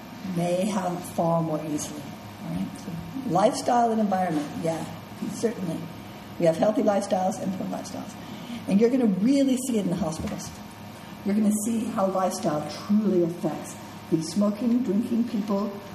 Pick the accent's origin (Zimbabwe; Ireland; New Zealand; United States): Ireland; the meat, my pastries, and tea that we do as Irish people, and, you know, the Irish are never known for food.